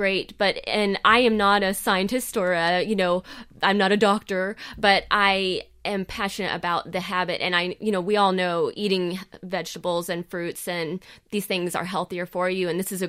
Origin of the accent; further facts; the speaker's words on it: the South, United States; I'm an American from the South. We pronounce every syllable of the words, you know.